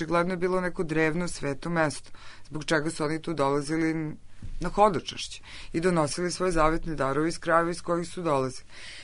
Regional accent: Serbia

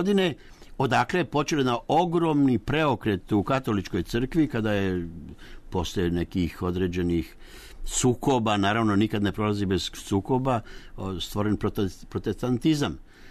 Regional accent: Banja Luka, Republika Srpska, Bosnia & Herzegovina; born there; Jesam, ja se ponašam naproti kao Banjalučanin i tekako.

